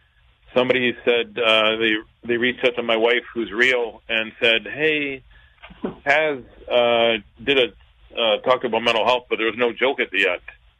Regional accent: Regina, Saskatchewan, Canada; born there; I love Regina because I was born in Regina. When I got to Regina, I went to Regina and moved to Saskatoon. Then I was mad. I wasn't in Regina anymore.

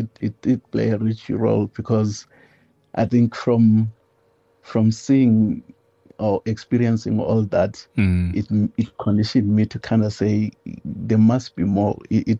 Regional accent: Bulawayo, Zimbabwe; born there; I was born in Gwavulawayo in Zimbabwe.

